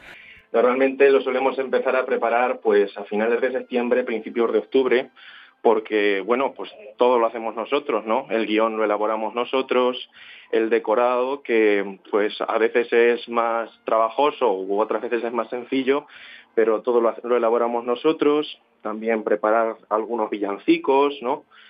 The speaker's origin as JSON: {"language": "Spanish", "town": "Manzanares", "region": "Castilla-La Mancha", "country": "Spain", "said": "soy de Manzanares y estoy estudiando actualmente cuarto de teología aquí en el Seminario de Ciudad Real."}